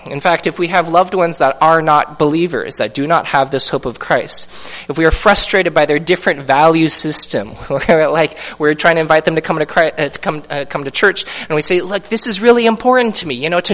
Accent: Seattle, Washington, United States; born there; I was born in Seattle. I'm American.

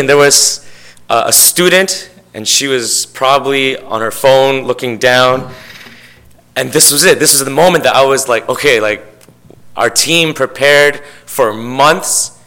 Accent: Vancouver, British Columbia, Canada; And for someone who was born and raised in Vancouver, I could never think of doing that.

